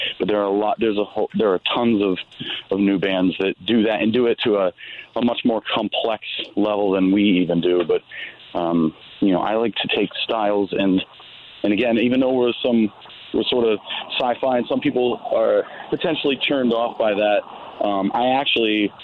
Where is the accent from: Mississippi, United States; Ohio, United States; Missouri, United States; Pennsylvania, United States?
Ohio, United States; Youngstown; I actually went to school in Athens at Ohio University, and I grew up in Youngstown, Ohio.